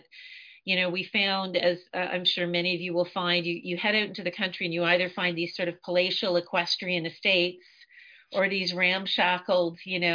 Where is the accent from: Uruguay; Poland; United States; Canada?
Canada; Belleville, Ontario; So I was originally from the Belleville area, grew up in the country, was a 4-H kid, not on a farm.